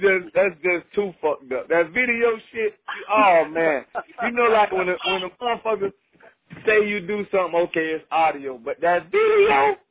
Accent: Palatka, Florida, United States; I'm from Palatka, bro. Small little country town called Palatka.

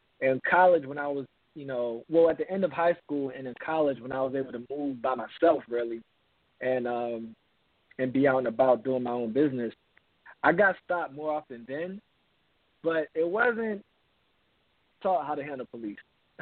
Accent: Baltimore, Maryland, United States; I'm from Baltimore, Maryland, and as bad as Baltimore is

